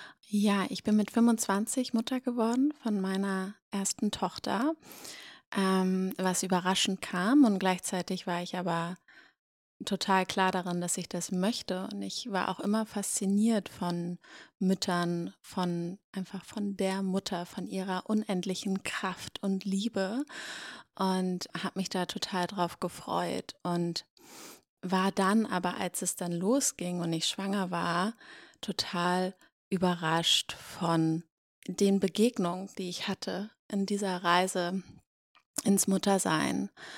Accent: Hamburg, Germany; now in Berlin, Germany; Ich bin Mama von zwei Kindern und lebe in Berlin. Ich komme aus Hamburg ursprünglich

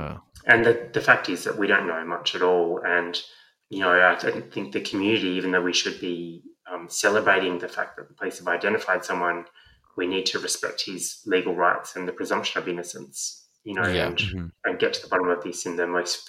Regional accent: Lane Cove, New South Wales, Australia; It's funny, I grew up in Lane Cove.

